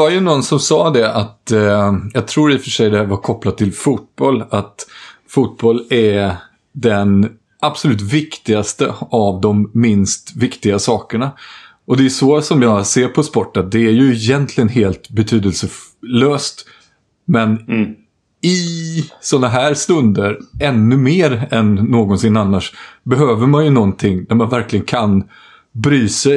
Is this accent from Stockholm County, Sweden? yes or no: no; Jönköping, Jönköping County, Sweden; jag var hemma i Jönköping egentligen för att begrava farfar då